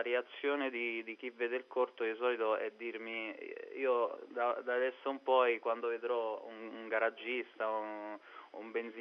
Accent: Rome, Lazio, Italy; Sono egiziani tutti e due, però bene. Sono nato e cresciuto a Roma.

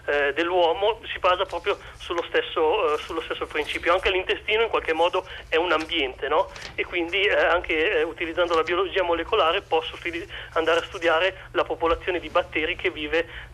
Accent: Piedmont, Italy; io sono piemontese, quindi nella zona delle Langhe.

